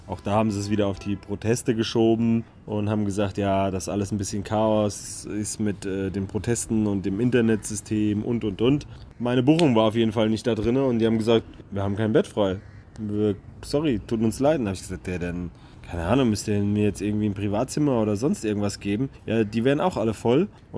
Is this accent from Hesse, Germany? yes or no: yes; Hesse, Germany; born or raised there